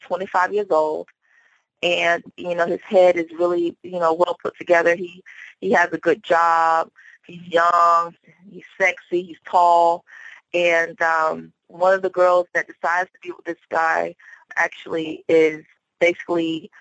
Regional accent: New London, Connecticut, United States; I was in Connecticut, New London, Connecticut. My family is based out of North Carolina.

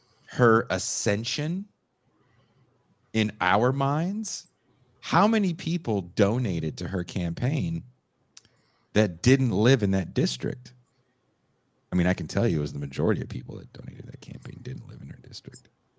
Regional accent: California, United States; I'm from the Bay Area, so Steph Curry is a you know, icon in the Bay Area.

